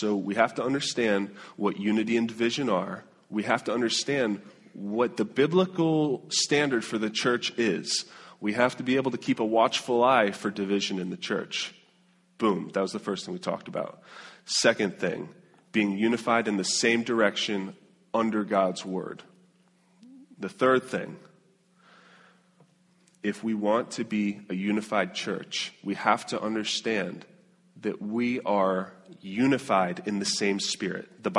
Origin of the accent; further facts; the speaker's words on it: Florida, United States; I grew up in South Florida. I grew up around hundreds and hundreds of thousands of people down here